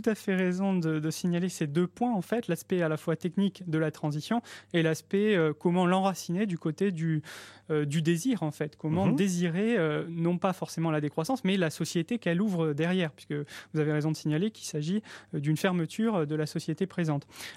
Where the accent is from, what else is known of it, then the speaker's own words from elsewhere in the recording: Bordeaux, Nouvelle-Aquitaine, France; je suis moi-même de Bordeaux